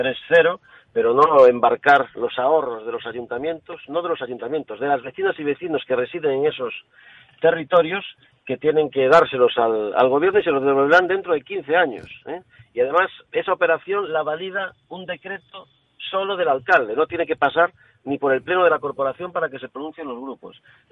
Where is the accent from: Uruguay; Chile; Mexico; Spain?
Spain; Galicia; dos gallegos, Abel Caballero y este que le habla.